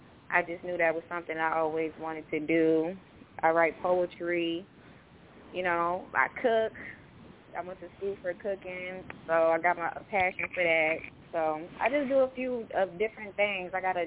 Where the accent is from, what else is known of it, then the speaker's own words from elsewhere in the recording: Baltimore, Maryland, United States; now in Virginia, United States; Okay, well, I'm 26. I'm from Baltimore City. I live in VA right now.